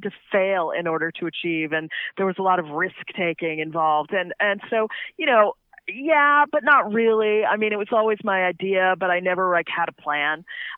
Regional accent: Massachusetts, United States; we're from Massachusetts, so there's a lot of politics and, you know, everything like that in daily life. And so I sort of marinated in it growing up.

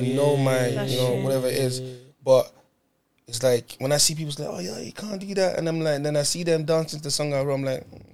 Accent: Nigeria; now in United Kingdom; we live in the UK where, coming from where I come from, I'm a Nigerian guy. I was born there. I'm a Yoruba man, so it's like that culture is instilled in me.

